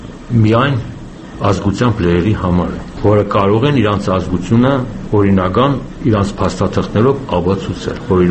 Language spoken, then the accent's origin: Armenian; Armenia; born there; ես ծնվել եմ Հայաստանում, հայ եմ